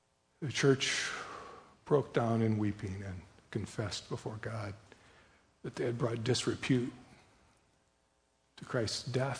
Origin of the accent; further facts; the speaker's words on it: Sheffield, United States; we drove from Minneapolis to my hometown in Sheffield